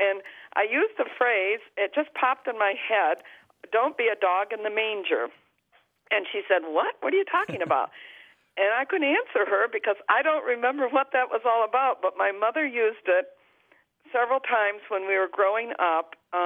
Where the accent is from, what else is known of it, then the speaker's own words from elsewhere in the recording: Traverse City, Michigan, United States; And I'm from Traverse City, Michigan.